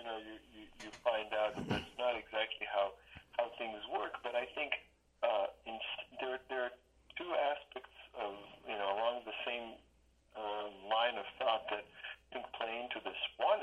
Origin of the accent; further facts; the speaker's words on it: Belgrade, Serbia; I'm from Serbia originally. I was born in Belgrade in 1972.